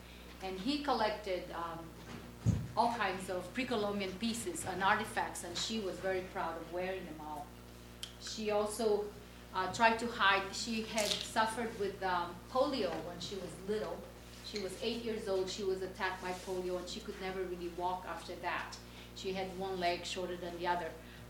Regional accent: Brazil; I have Portuguese ancestry. I was born and raised in Brazil. And my father is Camiva, from the Camiva Indian tribe in northern Brazil. So I have that, you know, double mestiçagem in my life as well.

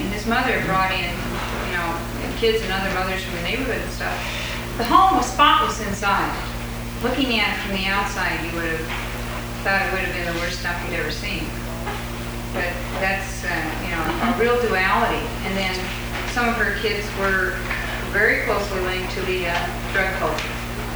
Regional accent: Medford, Oregon, United States; I came from Medford, Oregon, and … was not allowed to stay overnight back in the 40s in Medford, Oregon. That tells you what kind of a town I grew up in, of 25,000 white people.

